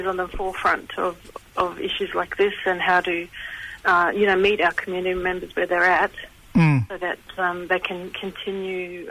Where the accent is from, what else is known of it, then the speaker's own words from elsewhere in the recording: Cairns, Queensland, Australia; born there; I was born in Cairns. We've got roots to Shelburne Bay, Wutati mob, and into the Torres Straits as well, and all the … all my mob.